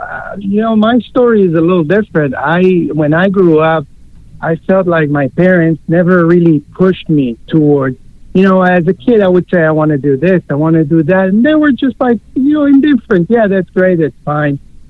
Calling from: Tarzana, California, United States; I'm calling from Tarzana, California.

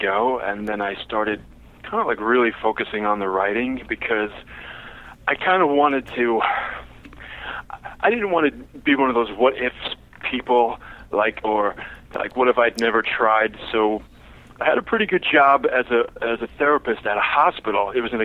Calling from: New York, United States; No, actually, Long Island.

